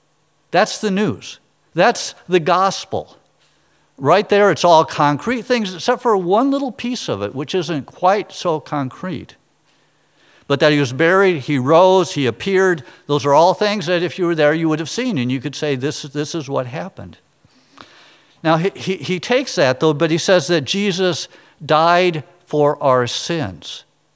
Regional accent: Storm Lake, Iowa, United States; I was born in Storm Lake, Iowa, and my parents and grandparents and great-grandparents ran the local newspaper. So I grew up around news

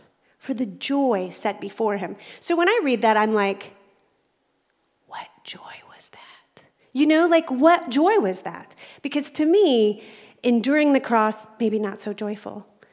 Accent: Texas, United States; I'm from Texas. So if I say y'all, it means all of you.

